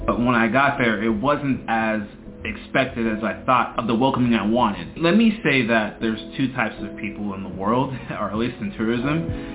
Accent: United States; because growing up in America, we are taught in the schools that being black is no more than having a enslaved ancestry.

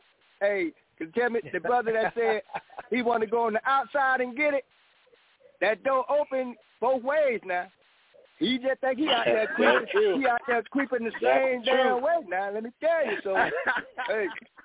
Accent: Atlanta, Georgia, United States; Atlanta. I'm from Atlanta.

